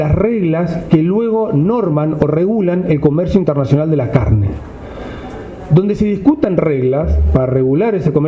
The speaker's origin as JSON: {"language": "Spanish", "country": "Uruguay", "said": "como uruguayo no le tengo absolutamente miedo ninguno"}